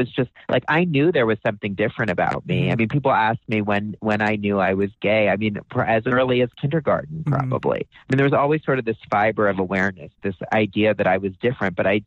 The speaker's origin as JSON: {"language": "English", "region": "Florida", "country": "United States", "tie": "born or raised there", "said": "I grew up actually in South Florida. I'm probably one of the rare native Floridians."}